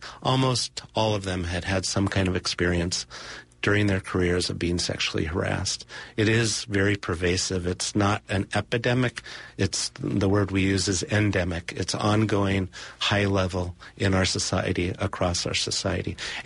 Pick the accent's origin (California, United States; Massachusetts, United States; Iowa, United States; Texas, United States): California, United States; North Hollywood; Even though I grew up in North Hollywood, I'm not a big Hollywood buff.